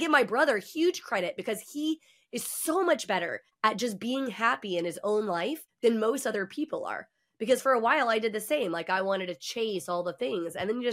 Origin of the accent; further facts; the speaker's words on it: the South, United States; And especially as a woman and the fact that I grew up in the South.